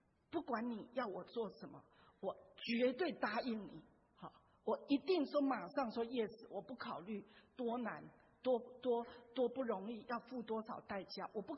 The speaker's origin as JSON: {"language": "Chinese", "country": "China", "said": "特别我们中国人，常常活在功利主义。"}